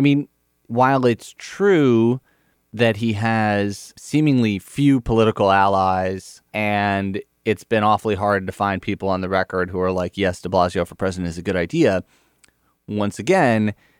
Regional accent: New York City, New York, United States; not just as a writer at Slate, but as a New Yorker, I basically agreed with most of his diagnosis of what New York's problems were when he ran.

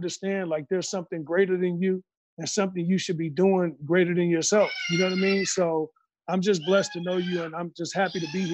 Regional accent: Chicago, Illinois, United States; You know, I'm from Chicago. So growing up with Mike, you know, seeing all this stuff, I'm like, damn, I remember how the 90s was.

